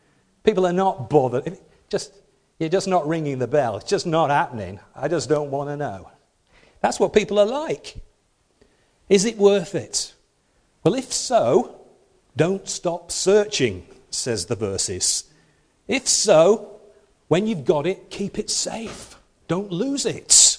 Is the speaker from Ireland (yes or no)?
no; United Kingdom; We tried to get rid of the stiff upper lip of being British